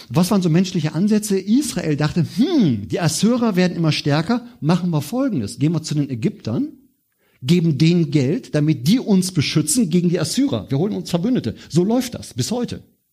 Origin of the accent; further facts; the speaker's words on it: Germany; Das muss ich mir mal vorstellen, wir als Deutsche, wir sagen immer, nein, wollen wir nicht.